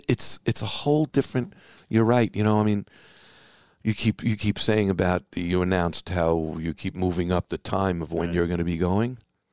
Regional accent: Williamsburg, New York, United States; now in Elizabeth, United States; Yeah, I grew up

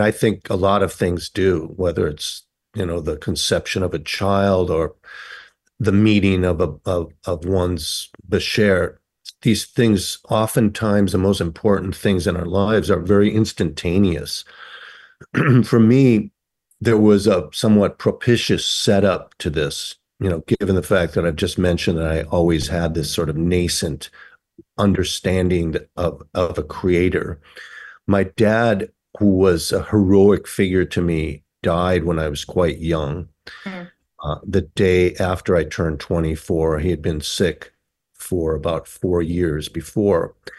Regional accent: St. Louis Park, Minnesota, United States; Yeah, I grew up in St. Louis Park, Minnesota.

